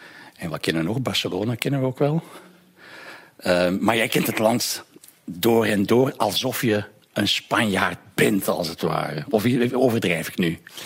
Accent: Flanders, Belgium; als je daar als Vlaming naartoe gaat om daar correspondent te zijn

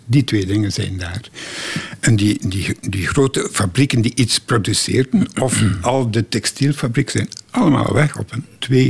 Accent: Bruges, Flanders, Belgium; born there; Ik ga niet terug naar Brugge, waar ik geboren ben.

